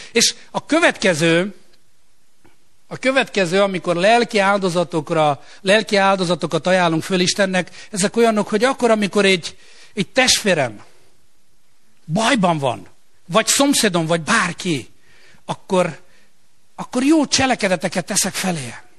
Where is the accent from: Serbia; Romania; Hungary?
Romania; Romániában, ahol fölnőttem, ott ez sokkal könnyebben megy, de már ott is kezd ez probléma lenni.